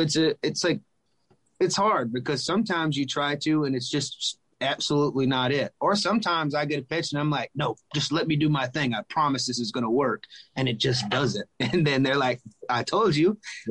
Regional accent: Conyers, Georgia, United States; which is right there in my hometown, Rockdale County, in Conyers, Georgia, where I grew up, about 30 minutes east of Atlanta.

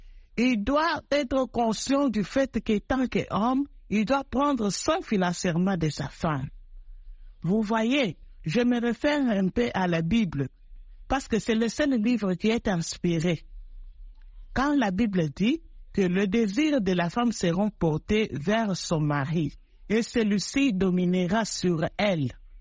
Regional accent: Kasaï, DR Congo; Comme au Kasaï, chez nous au Kasaï

